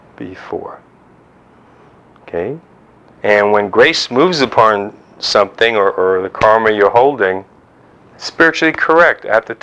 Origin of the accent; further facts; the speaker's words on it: New York, United States; And this little voice inside will go, yeah, but I'm a New Yorker.